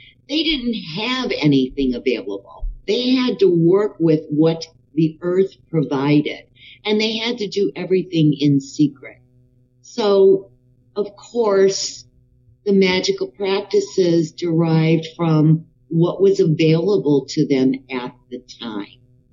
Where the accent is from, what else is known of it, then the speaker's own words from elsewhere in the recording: Detroit, Michigan, United States; I know you do too, because I'm from Detroit, so we used to always go to Windsor